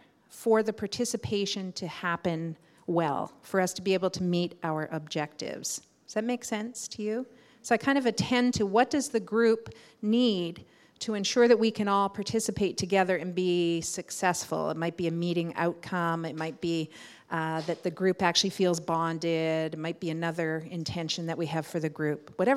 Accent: Appalachia, United States; I'm from Appalachia.

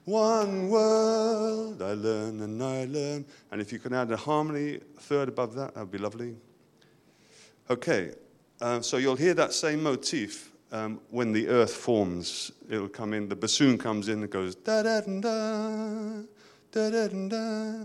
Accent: England, United Kingdom; I'm from England. I'm a musician.

